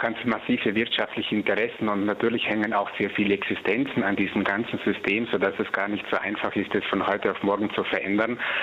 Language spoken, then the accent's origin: German; Trentino-Alto Adige, Italy; ich denke jetzt auch in meiner Heimat in Südtirol